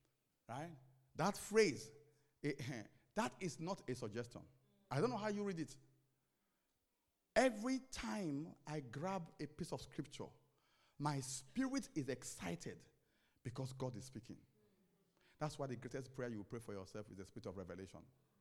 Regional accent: London, United Kingdom; they started mocking my accent. They said, oh

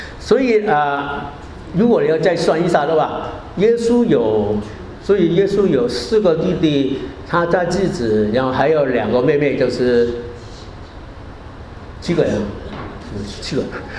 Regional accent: China; 那跟我们中国人过年差不多啊。我们中国人过年就是过年之前要大扫除嘛

